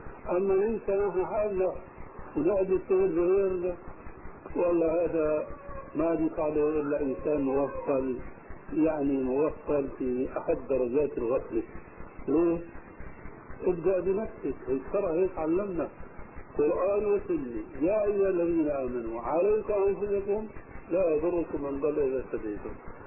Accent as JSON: {"language": "Arabic", "country": "Syria", "said": "ونحن عندنا في الشام"}